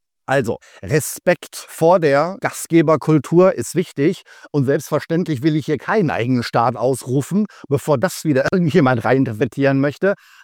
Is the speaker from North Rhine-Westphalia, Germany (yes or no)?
yes; North Rhine-Westphalia, Germany; born there; Ich komme aus dem Ruhrgebiet gebürtig.